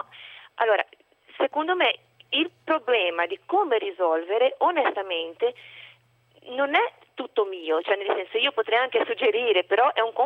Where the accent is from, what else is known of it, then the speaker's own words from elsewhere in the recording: Brazil; Italian is a second language; now in Italy; io sono extracomunitaria anch'io, come può sentire, sono brasiliana, vivo in Italia da 15 anni